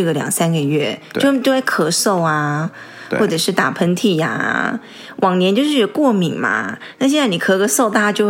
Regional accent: Taiwan; 然后我在台湾长大念书

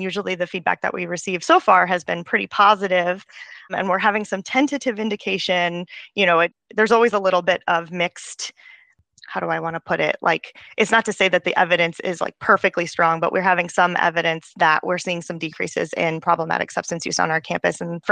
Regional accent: the South, United States; one of the unique things about being like Middle Eastern and particularly growing up in the South and then like working as a professional in the South

